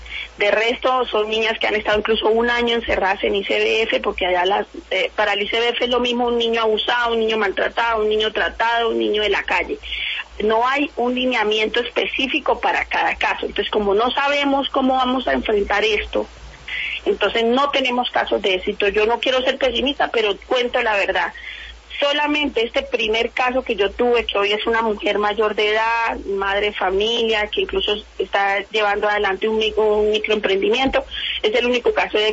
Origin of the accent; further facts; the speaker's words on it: Colombia; nosotros como colombianos no estamos preparados